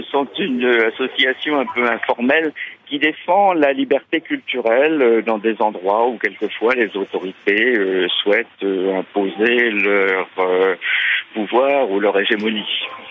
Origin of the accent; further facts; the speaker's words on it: Grand Est, France; born there; je suis né dans la Marne. Oui. Et toute une partie de ma famille est originaire des Ardennes.